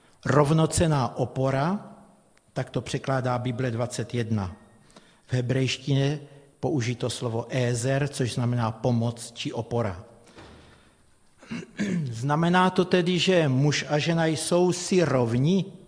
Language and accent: Czech; Brno, South Moravian Region, Czechia; kázající je z Moravy, protože já jsem z Brna, jsme z Brna